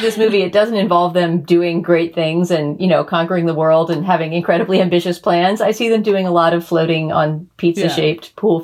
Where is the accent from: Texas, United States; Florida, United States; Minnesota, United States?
Texas, United States; she drives from Palm Springs to Texas, just because, well, partly because I'm Texan